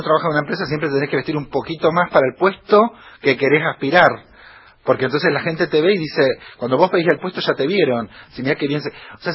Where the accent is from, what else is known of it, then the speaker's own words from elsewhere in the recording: Concordia, Entre Ríos, Argentina; porque amo el interior, vengo de ahí, así que con Isabel Sarli somos los dos de Concordia.